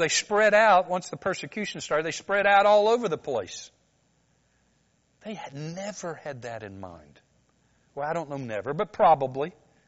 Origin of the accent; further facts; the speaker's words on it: Atlanta, Georgia, United States; born there; now I'm not where I was born. I was born in Atlanta. I'm not in Atlanta anymore.